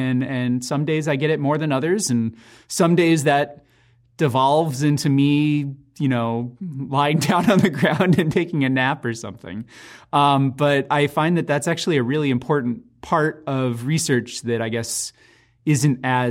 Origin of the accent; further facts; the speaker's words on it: St. Louis, Missouri, United States; I grew up in St. Louis, Missouri, and so Chicago was sort of the closest huge city that we would go to sometimes on vacation.